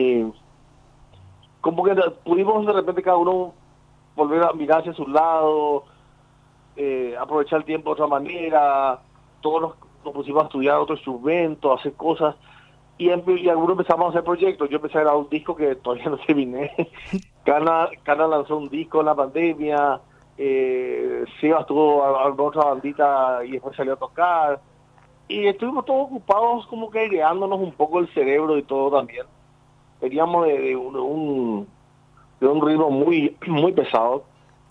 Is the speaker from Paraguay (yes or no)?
yes; Paraguay; Un saludo a todos los paraguayos a lo largo y ancho de nuestro querido país.